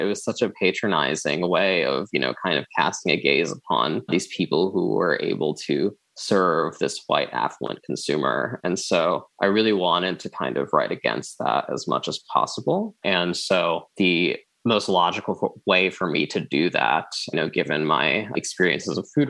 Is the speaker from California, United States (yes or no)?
no; New Jersey, United States; I'm the child of immigrants. I'm non-immigrant myself. I was born and raised in Jersey